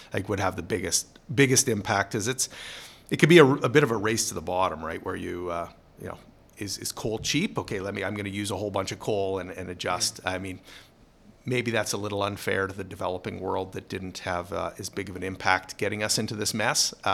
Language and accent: English; Ontario, Canada; Then I was also thinking of my hometown up near Kenora, but there's trees absolutely everywhere there.